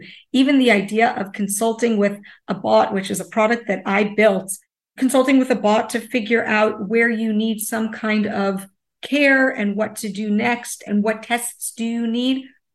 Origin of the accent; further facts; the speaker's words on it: United States; Growing up in the United States and comparing it to what I see here, you can't really compare.